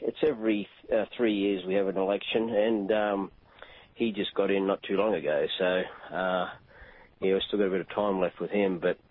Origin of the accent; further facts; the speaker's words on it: Brisbane, Queensland, Australia; Yeah, I'm from Brisbane, but I do have a lot of friends in the Sydney area